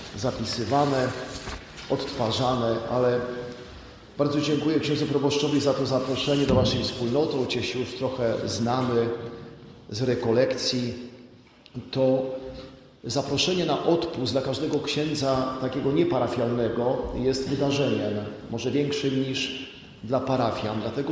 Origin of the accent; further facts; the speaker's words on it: Częstochowa, Silesian Voivodeship, Poland; Pamiętam, od dziecka rodzice zawsze mi tłumaczyli, że ty jako częstochowianin, my jako częstochowianie musimy być